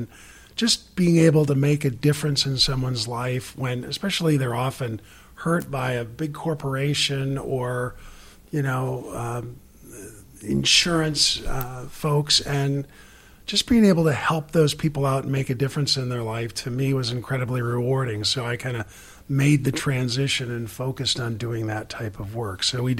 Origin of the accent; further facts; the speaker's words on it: Ada, United States; And I grew up here in Ada, and so when I was able to, I went off to law school